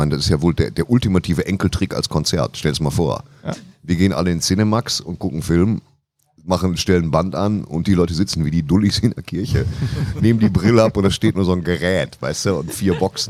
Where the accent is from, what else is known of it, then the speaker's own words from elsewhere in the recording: North Rhine-Westphalia, Germany; Gott sei Dank komme ich aus dem Ruhrgebiet, da waren es nur 4.